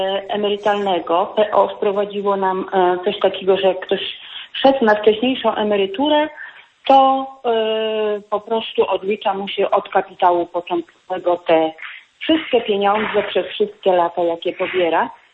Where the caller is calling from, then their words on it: Masovian Voivodeship, Poland; ja z Mazowieckiego dzwonię.